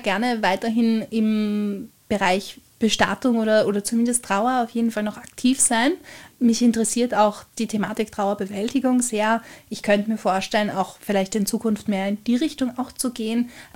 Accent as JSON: {"language": "German", "region": "Vienna", "country": "Austria", "tie": "born or raised there", "said": "Ich bin in Liesing aufgewachsen, also hier hauptsächlich Heuriger."}